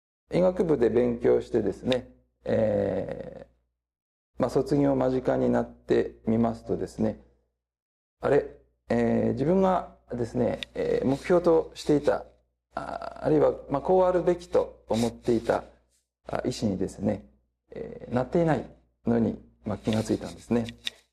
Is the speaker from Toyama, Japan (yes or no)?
yes; Toyama, Japan; 私は先ほどご紹介いただいたように、雪の深い、北陸地方のですね、富山県の出身です。